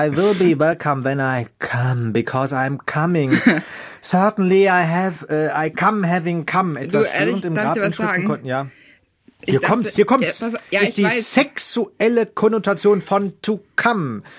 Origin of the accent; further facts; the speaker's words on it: North Rhine-Westphalia, Germany; Ich komme auch aus Westfalen. Das weißt du doch, ne? Ich bin westfälischer, Warschwabe, badisch-sächsischer Abstammung.